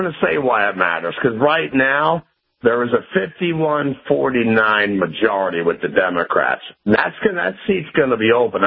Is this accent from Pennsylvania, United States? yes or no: yes; Pennsylvania, United States; Now, there is personal interest, because … from the Commonwealth, Pennsylvania.